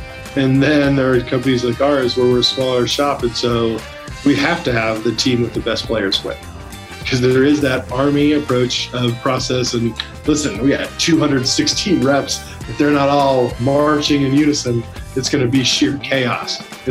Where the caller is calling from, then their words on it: Salt Lake City, Utah, United States; Salt Lake City, Utah.